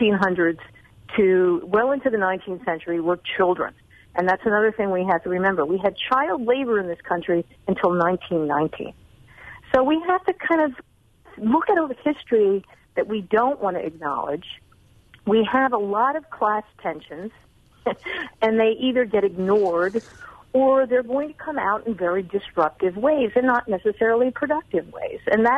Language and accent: English; Pennsylvania, United States; And I grew up in Pennsylvania. I mean, my family grew up in Pennsylvania.